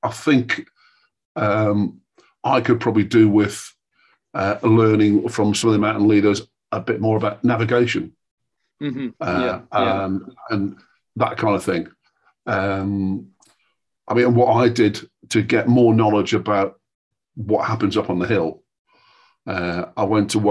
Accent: North East England, United Kingdom; I would class myself as a country guy, a country boy. Born and brought up in Northumberland on the Duke of Northumberland's estates.

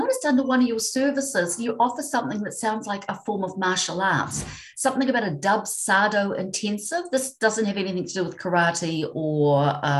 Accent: New Zealand; accent: Kiwi; let's hope I got that right with my Kiwi accent.

